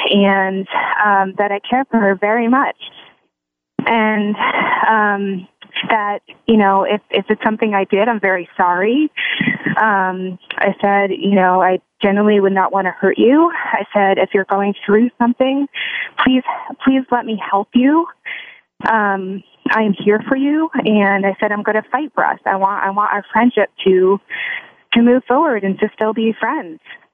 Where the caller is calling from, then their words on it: New York, United States; New York. New York.